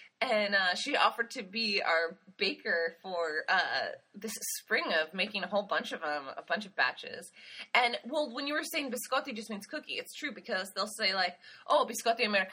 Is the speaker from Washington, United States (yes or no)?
yes; Seattle, Washington, United States; also born or lived in New York; I grew up in Seattle and it's no problem, throw on your North Face, jump in the car, go run your errands, no one's going to look twice. I lived in New York